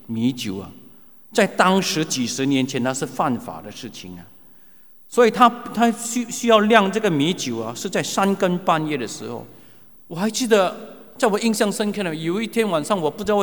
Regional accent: Singapore; 那个时候就是我们新加坡人所谓的假轰啊。

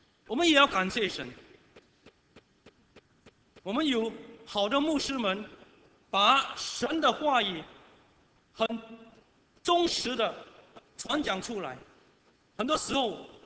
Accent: Singapore; 今天特别是我们新加坡人，当我们能够在一个舒适的环境里面敬拜神的时候

